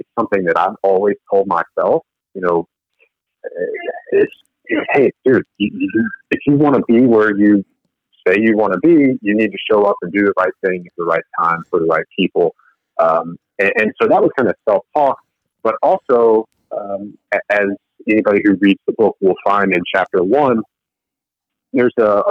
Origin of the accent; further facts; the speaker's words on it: Roanoke, Virginia, United States; the goal with that was to be able to reach and help people outside of my hometown. So my gym was in Roanoke, Virginia.